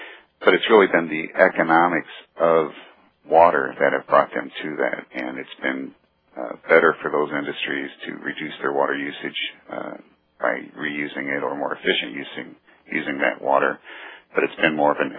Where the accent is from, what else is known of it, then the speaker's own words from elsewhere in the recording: Rantoul, Illinois, United States; I grew up in Rantoul, so that's my old stomping grounds.